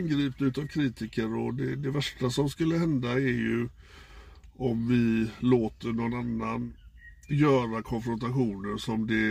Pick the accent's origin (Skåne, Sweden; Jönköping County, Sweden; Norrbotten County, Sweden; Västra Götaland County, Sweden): Västra Götaland County, Sweden; Gothenburg; som göteborgare så ska man ju veta då vilken som är Orust och vilken som är Körn. Men det kan inte jag.